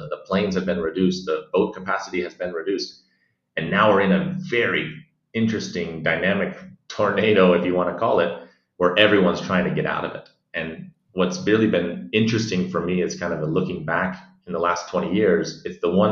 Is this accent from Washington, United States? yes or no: yes; Washington, United States; So again, I'm a proud Northwest native. I grew up in the Kitsap Peninsula, just outside of Seattle, across the water.